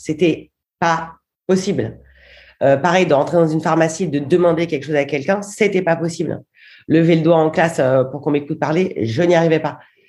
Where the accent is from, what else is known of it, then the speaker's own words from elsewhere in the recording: Marseille, Provence-Alpes-Côte d'Azur, France; moved away as an adult; also born or lived in Spain / United States; now in Paris, France; J'ai grandi à Marseille. jusqu'au bac. Ma famille est là, enfin mes parents sont encore là-bas. Et ensuite, j'ai fait des études à Paris, un peu en Espagne, beaucoup aux États-Unis